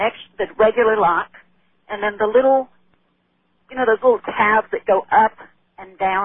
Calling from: Texas, United States; Calling you from Texas.

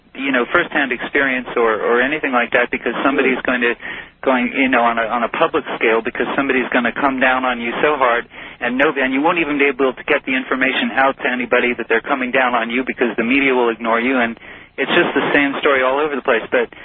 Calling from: Philadelphia, Pennsylvania, United States; From Philadelphia.

